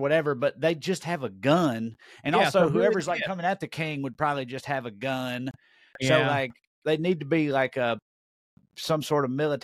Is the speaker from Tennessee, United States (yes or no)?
yes; Tennessee, United States; that and the fact I'm from Tennessee.